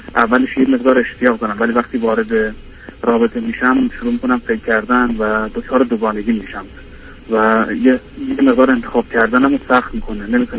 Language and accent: Persian; Iran; now in United Kingdom; 6 سالی هست که من از ایران اومدم بیرون و وارد انگلستان شدم